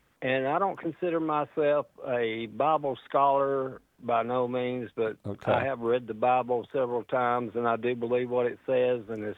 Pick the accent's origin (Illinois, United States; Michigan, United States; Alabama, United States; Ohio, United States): Alabama, United States; now in Georgia, United States; Well, I live in Georgia now, but I grew up in Alabama.